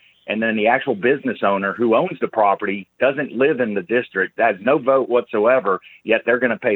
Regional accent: Louisiana, United States; As an American of Cuban descent, my mother was born in Cuba, and I have a lot of Cuban relatives.

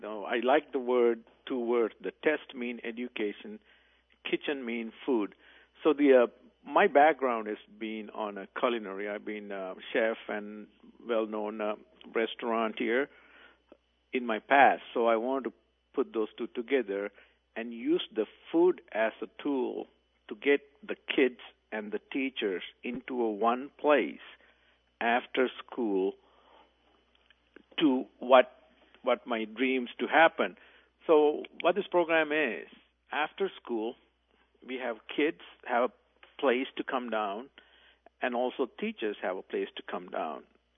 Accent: Sri Lanka; now in United States; I'm actually originally from Sri Lanka.

